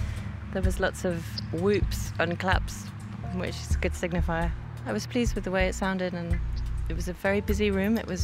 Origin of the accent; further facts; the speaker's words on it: London, United Kingdom; and also I'm from London.